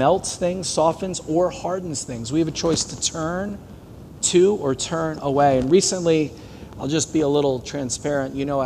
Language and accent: English; New Jersey, United States; also born or lived in Vermont; And we're all from Jersey here. We've been in the water.